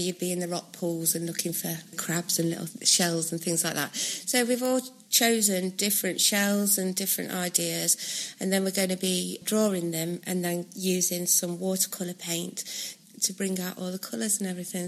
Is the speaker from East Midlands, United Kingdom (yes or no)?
yes; Derby, East Midlands, United Kingdom; and I'm from Little Ava in Derby.